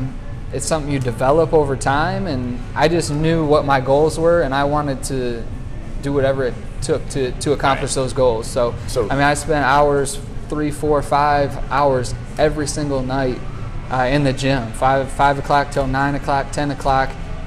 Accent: Grand Rapids, Michigan, United States; Growing up in the Grand Rapids area, the fan base, the people in this community are very tight.

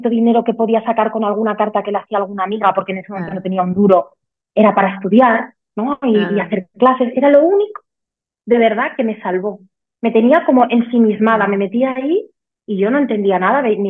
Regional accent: Zaragoza, Aragon, Spain; now in Switzerland; yo soy de Zaragoza, como Cris.

